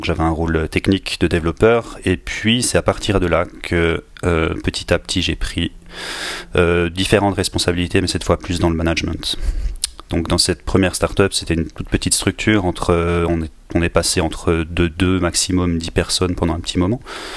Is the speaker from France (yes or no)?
no; Switzerland; accent: Swiss; vous allez peut-être déceler un petit accent suisse. Donc, je suis suisse, j'ai grandi dans une région assez rurale au nord de la Suisse, pas très loin de Bâle, et puis j'ai fait mes études dans une école d'ingénieurs à Lausanne